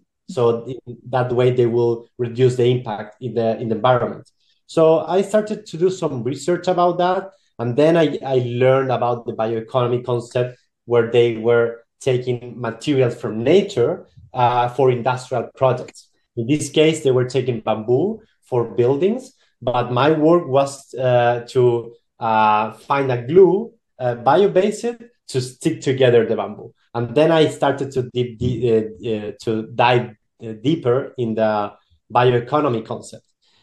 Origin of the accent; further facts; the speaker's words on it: Chile; So I'm from Chile.